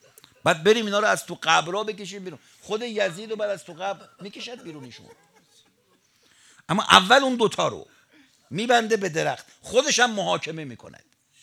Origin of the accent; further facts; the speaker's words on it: Tehran, Tehran Province, Iran; born there; ما الان باید چقدر شکر کنیم تو تهران متولد شدیم